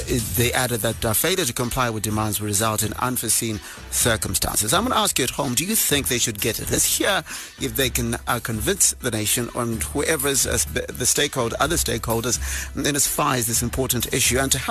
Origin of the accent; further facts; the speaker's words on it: Bulawayo, Zimbabwe; Bulawayo, my hometown